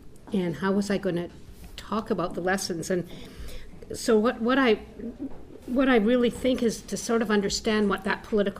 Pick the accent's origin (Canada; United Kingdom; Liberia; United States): Canada; Calgary, Alberta; I was from Calgary as opposed to Edmonton. And I grew up there in the 50s and 60s, and I sort of considered myself to be a refugee from Calgary, like, get out, right? My parents were Jewish